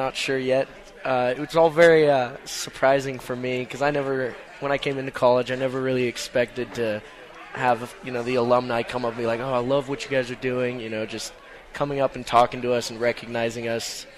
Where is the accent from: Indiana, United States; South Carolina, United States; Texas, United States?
Indiana, United States; I was raised in Indiana. Both my parents went to IU.